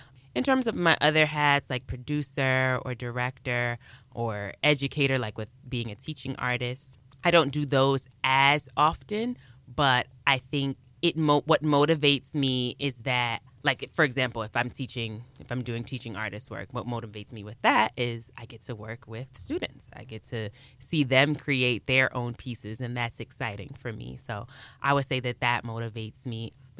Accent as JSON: {"language": "English", "town": "Harlem", "region": "New York", "country": "United States", "said": "I'm from Harlem, New York, but I live just outside of Philly."}